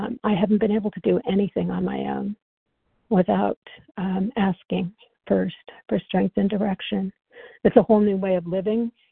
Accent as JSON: {"language": "English", "region": "New Mexico", "country": "United States", "said": "I'm from New Mexico also. Hi, Lee, neighbor."}